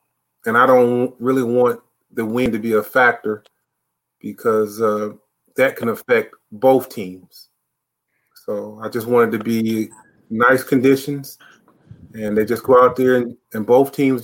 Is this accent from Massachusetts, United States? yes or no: no; North Carolina, United States; coming from Eastern North Carolina, growing up in Craven County, and coming to the Midwest was trying to adjust to the weather.